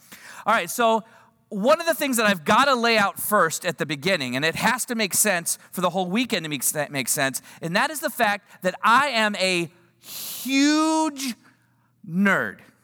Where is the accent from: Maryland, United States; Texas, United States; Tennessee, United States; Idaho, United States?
Texas, United States; Houston; However, I am from the Houston area. I spent all of my middle school and high school years in this area.